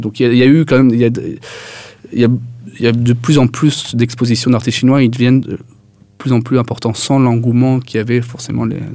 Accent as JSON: {"language": "French", "town": "Paris", "region": "Île-de-France", "country": "France", "moved": "as an adult", "lives_now": "Brussels, Belgium", "said": "je pouvais m'installer à Paris éventuellement, parce que je suis de Paris, mais je décide de m'installer à Bruxelles."}